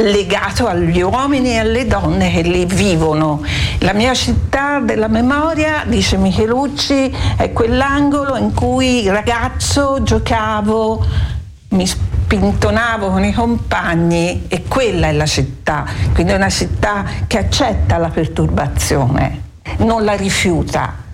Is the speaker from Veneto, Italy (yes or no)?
no; Tuscany, Italy; dato che siamo toscani